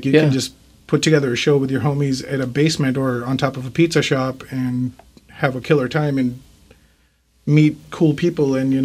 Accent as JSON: {"language": "English", "country": "India", "tie": "born there", "said": "I was born in India"}